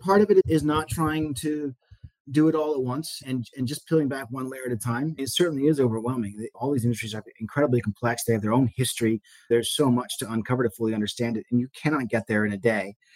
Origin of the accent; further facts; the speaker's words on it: Northeast, United States; And so I went from growing up in the Northeast and having no exposure to agriculture whatsoever